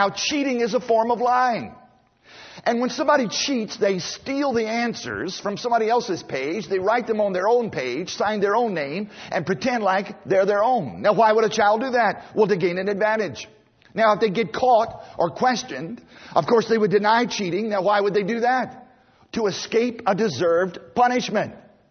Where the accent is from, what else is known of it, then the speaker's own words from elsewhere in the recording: Virginia, United States; Now, my brother and I, we grew up in Southside, Virginia on a farm, and we raised our own potatoes.